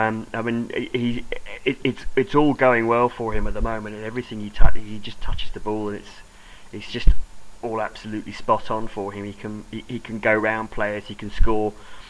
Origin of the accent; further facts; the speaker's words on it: England, United Kingdom; Well, as an Englishman, you kind of hope that would happen.